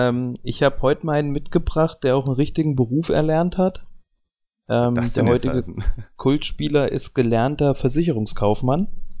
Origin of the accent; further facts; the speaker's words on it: Hesse, Germany; Ich komme aus Nordhessen.